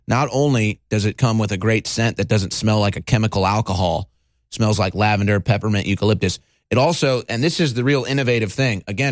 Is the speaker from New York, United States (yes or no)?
no; St. Louis, Missouri, United States; I remember like growing up in St. Louis in the 1998 season